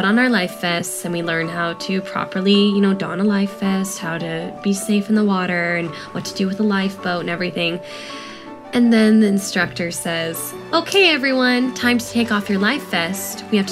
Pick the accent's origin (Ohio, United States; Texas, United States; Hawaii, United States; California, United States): California, United States; San Jose; born there; I was born in San Jose, California, and I didn't have much exposure to water at all.